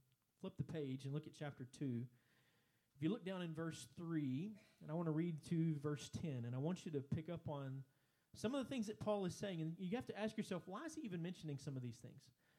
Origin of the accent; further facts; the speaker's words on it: Texas, United States; When I grew up in East Texas, we were blessed to have both grandparents living in the same town.